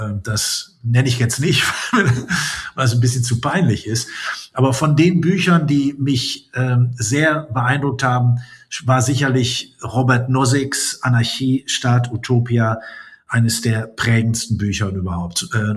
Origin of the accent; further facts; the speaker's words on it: Essen, North Rhine-Westphalia, Germany; Rein physisch ist es natürlich meine Heimatstadt Essen. Und diese Heimatstadt Essen, die ja sehr grau ist, so ein Pepita-Schick hat, wo wirklich nichts Besonderes ist.